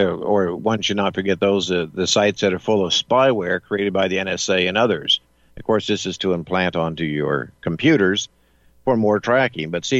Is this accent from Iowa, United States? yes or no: no; Las Vegas, Nevada, United States; I grew up in Las Vegas in the 1970s and 80, actually 60s, 70s, and 80s.